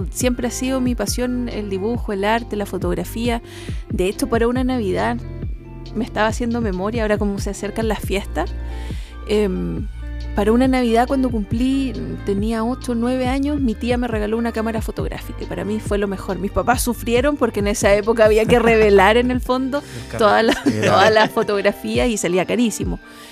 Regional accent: Puerto Montt, Los Lagos, Chile; also born or lived in Santiago; Soy de la ciudad de Puerto Montt. Viví durante toda mi etapa escolar acá en la ciudad. Luego en la universidad, cuando salí de cuarto medio, me fui a estudiar a Santiago y luego regresé a la ciudad de Puerto Montt.

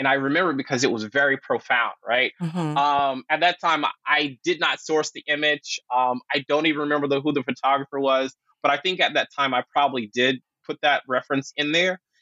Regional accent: North Carolina, United States; growing up in North Carolina, you know, teachers calling me the N-word, you know, going and playing soccer in Syracuse and dealing with racism with the parents and dealing with racism when, you know, but a different form moving to California.

